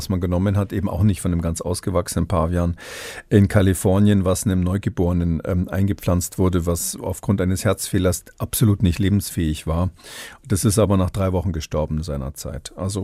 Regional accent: Bavaria, Germany; als Bayer habe ich da Hemmungen

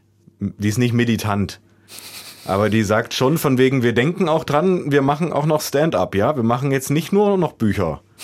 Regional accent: Saxony-Anhalt, Germany; Also ich schäme mich auch überhaupt nicht dafür, aus Sachsen-Anhalt zu kommen

